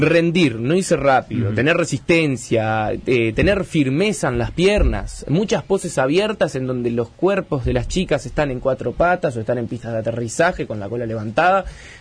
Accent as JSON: {"language": "Spanish", "country": "Uruguay", "said": "Me siento tan feliz como uruguayo que soy"}